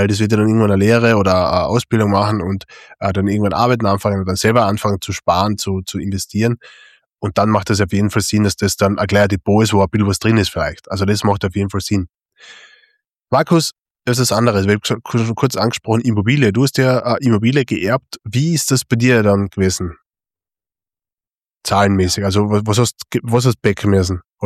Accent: Austria; bei uns in Österreich gibt es ja leider kein Kinderdepot, ne?

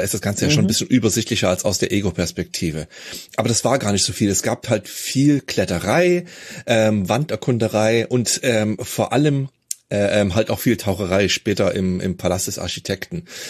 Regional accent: East Germany, Germany; ich bin ja in der DDR aufgewachsen

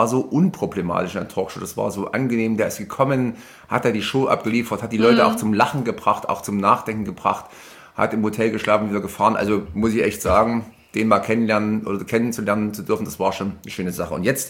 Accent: East Germany, Germany; ich komme ja aus der DDR

